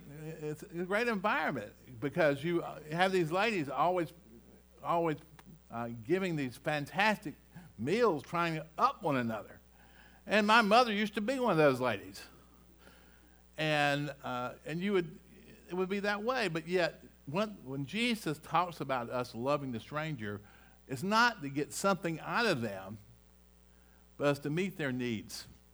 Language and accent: English; Rock Hill, South Carolina, United States; I grew up in the South. I'm sure none of y'all know that by now. And so I grew up in the South. I was in Rock Hill, South Carolina.